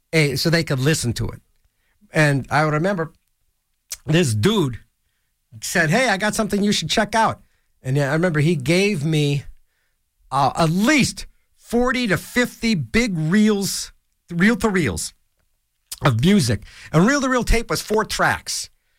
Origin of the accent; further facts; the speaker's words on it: Ohio, United States; And then my hometown, crummy little city in Ohio, the dude Nathan.